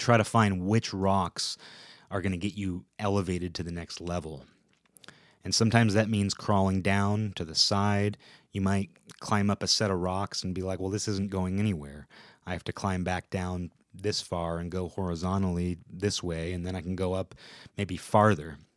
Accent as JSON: {"language": "English", "country": "United States", "said": "I'm also an American. And I am proud to say that."}